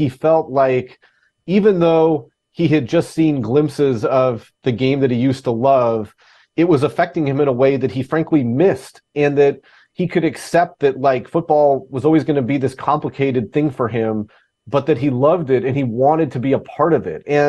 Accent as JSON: {"language": "English", "region": "Alaska", "country": "United States", "tie": "born or raised there", "said": "I grew up in Alaska. I'm the worst fisherman ever"}